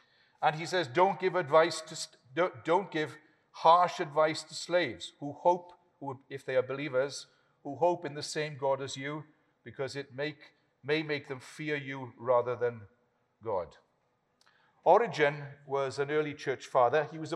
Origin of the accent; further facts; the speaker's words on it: Wales, United Kingdom; When I was a teenager growing up in South Wales